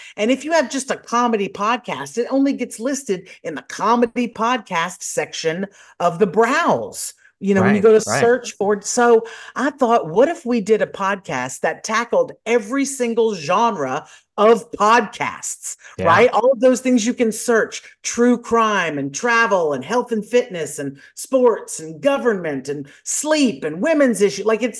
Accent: Lake Charles, Louisiana, United States; Mike and I have known each other for years. We're both from Lake Charles, Louisiana, and we worked in radio together.

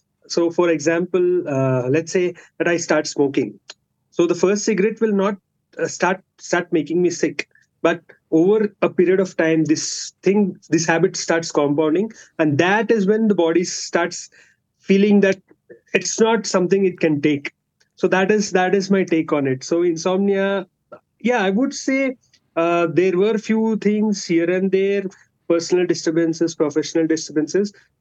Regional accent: Hyderabad, Telangana, India; So as you said, I'm from Hyderabad

